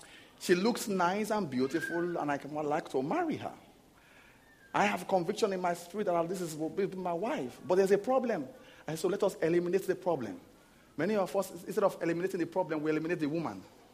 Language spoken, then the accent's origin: English; Lagos, Nigeria; I'm from somewhere called Benin City. I grew up in a city called Lagos. I grew up in Lagos, yes.